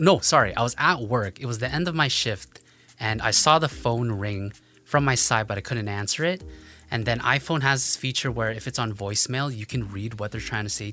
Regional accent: Winnipeg, Manitoba, Canada; also born or lived in Vancouver; now in Ottawa, Canada; Winnipeg, but I was from Vancouver prior to moving to Ottawa.

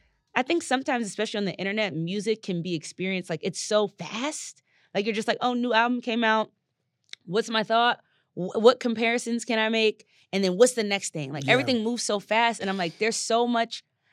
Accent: New Jersey, United States; To the point of what I talked about with, like, Philadelphia Soul and growing up in South Jersey, I love samples.

